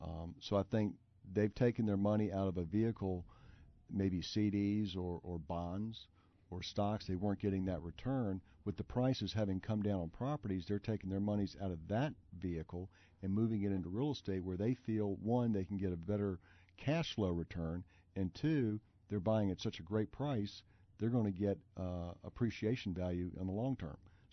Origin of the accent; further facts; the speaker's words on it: Richmond, Virginia, United States; born there; I was born in Richmond and moved here when I was two or three.